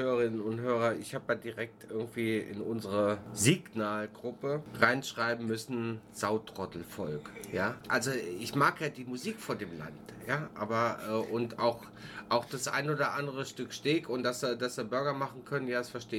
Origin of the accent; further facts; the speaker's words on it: Germany; now in Austria; Ich bin ja ein Piefke in Österreich